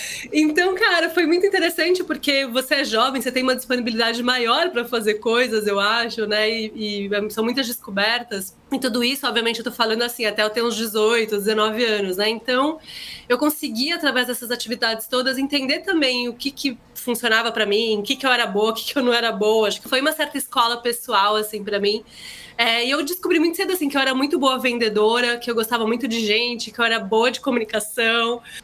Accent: São Paulo, Brazil; also born or lived in Rio de Janeiro; sou de São Paulo, nasci no Hospital São Paulo, cresci na cidade de São Paulo com um pequeno momento aí, um hiato de 3 anos no Rio de Janeiro.

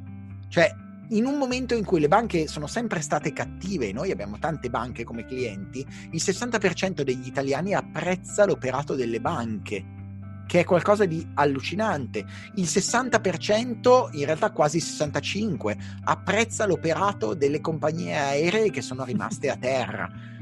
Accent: Milan, Lombardy, Italy; Esatto, e da milanese questa cosa mi tocca particolarmente.

